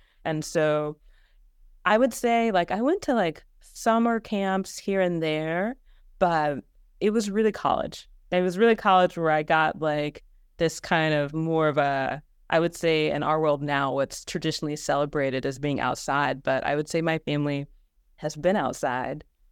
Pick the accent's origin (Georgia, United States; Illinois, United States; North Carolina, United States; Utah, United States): Georgia, United States; also born or lived in Alaska / Texas; I'm from Georgia, but I grew up military. And so my dad was stationed all around. And so I was born overseas. I lived in Alaska, Texas. And then my parents, they both live in Georgia.